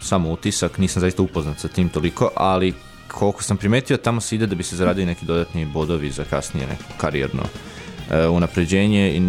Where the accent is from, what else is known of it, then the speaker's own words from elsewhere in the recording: Belgrade, Serbia; now in Novi Sad, Serbia; zato sam došao iz Beograda ovde da studiram